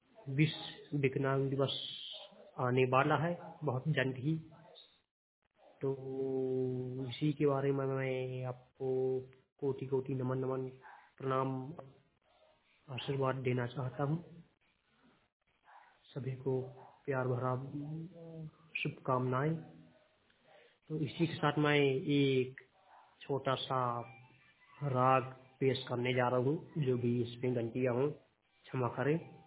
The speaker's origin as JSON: {"language": "Hindi", "town": "Satna", "region": "Madhya Pradesh", "country": "India", "lives_now": "Uttar Pradesh, India", "said": "मैं एमपीडी नसतना मध्य प्रदेश का रहने वाला हूँ। इस समय मैं यूपी जिला उत्तर प्रदेश श्री जगतगुरु राम माध्यासार कॉलेज में यूनिवर्सिटी में पढ़ाई करना"}